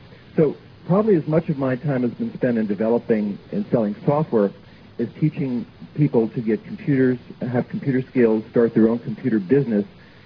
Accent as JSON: {"language": "English", "town": "San Diego", "region": "California", "country": "United States", "tie": "born there", "also_born_or_lived": "Malibu / Marin", "said": "I was born in San Diego, and I've spent most of my life in California and in Malibu and Marin, so I'm sure I'll be out that way."}